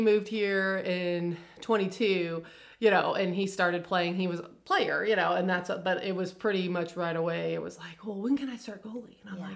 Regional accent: Illinois, United States; So, we are originally from Southern Illinois, just like the Springfield area, just south of that.

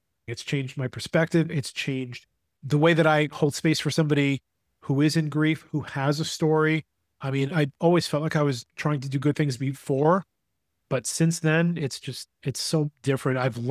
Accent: New York, United States; I'm going up for a charity golf event for the Gabby Petito Foundation in New York, because we're all originally from New York.

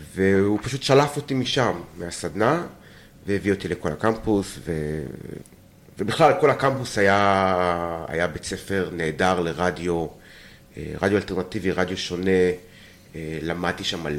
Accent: Kibbutz Tzurim, Southern District, Israel; במקור אני בן קיבוץ צורים, שזה בצפון הנגב, צפון מערב הנגב, במועצה אזורית אשכול, בפאה המזרחית של מועצה אזורית אשכול.

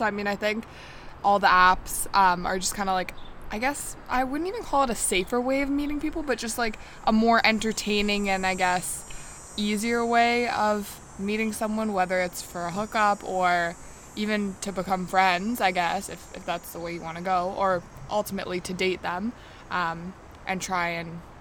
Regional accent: Etobicoke, Ontario, Canada; Like, I grew up in Etobicoke, and all the high schools knew each other.

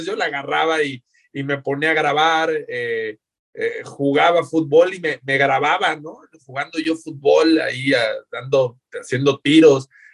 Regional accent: Guadalajara, Jalisco, Mexico; yo soy de Guadalajara

